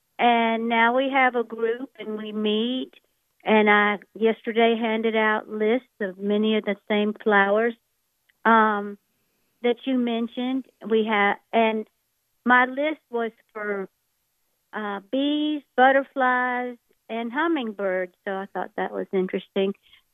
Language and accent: English; Georgia, United States; now in Laconia, United States; I am a transplant from South Georgia that moved up to Laconia, and I didn't know any of the plants here.